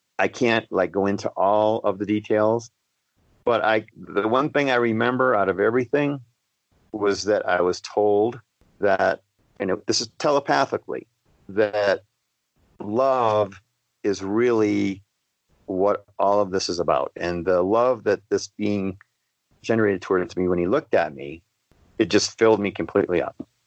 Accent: Massachusetts, United States; And then as I grew up in Massachusetts, I had an experience.

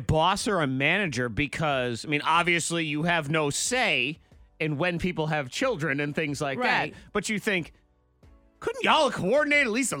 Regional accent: New England, United States; I grew up in New England.

